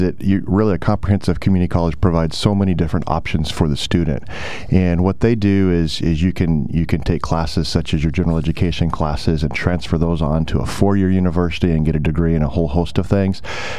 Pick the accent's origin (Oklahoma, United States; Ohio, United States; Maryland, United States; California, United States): Oklahoma, United States; obviously, I come from Oklahoma and I represent the nation's rural colleges and higher education in general in rural America.